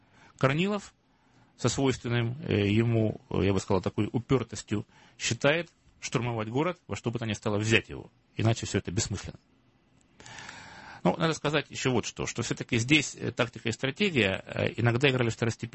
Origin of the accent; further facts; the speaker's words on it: Don, Russia; Я просто немножко знаю эти донские места, как уроженец тех краев.